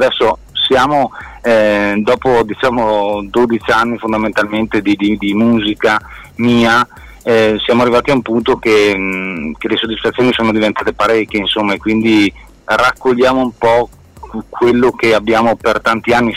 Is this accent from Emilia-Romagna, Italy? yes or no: no; Trento, Trentino-Alto Adige, Italy; perché sennò appunto siamo tutti di Trento, tornare al mare diventava una cosa piuttosto laboriosa